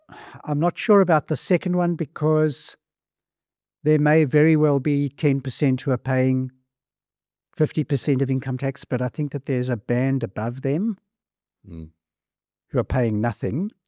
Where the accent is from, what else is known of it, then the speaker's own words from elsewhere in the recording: South Africa; When I grew up in South Africa